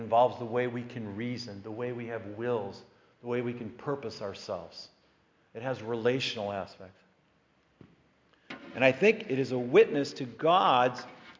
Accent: United States

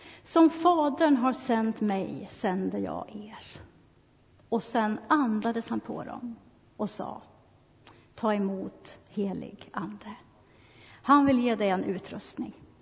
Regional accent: Orsa, Dalarna County, Sweden; min församling hemma i Dalarna, i Orsa där jag kommer ifrån.

